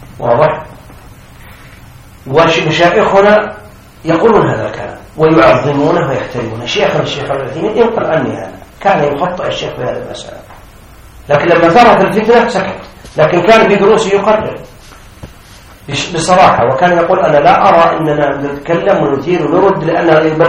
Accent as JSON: {"language": "Arabic", "country": "Saudi Arabia", "said": "لكن بعد تلميذه جاءوا عندنا في السعودية"}